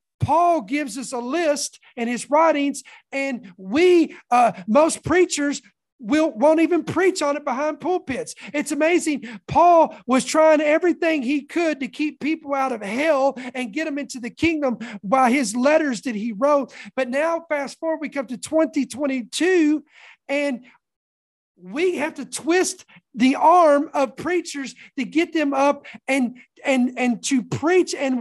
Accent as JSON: {"language": "English", "country": "United States", "said": "I'm speaking to Americans today because I'm American."}